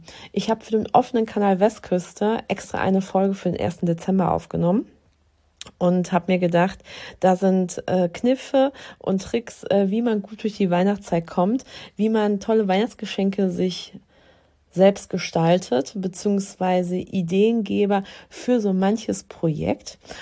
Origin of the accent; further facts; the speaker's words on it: Dortmund, North Rhine-Westphalia, Germany; born there; now in Dithmarschen, Germany; Ich bin gebürtige Dortmunderin und der eine oder andere wird sagen, na, was hat die denn hier mit Dithmarschen zu tun?